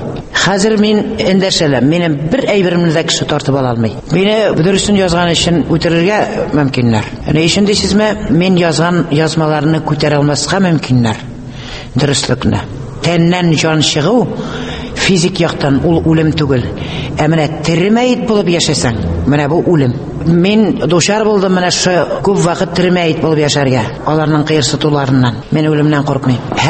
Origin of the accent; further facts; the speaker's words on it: Bashkortostan, Russia; Менә апрель аенда Уфа шәһәренә, туган ягыма Башкортстанга кайтам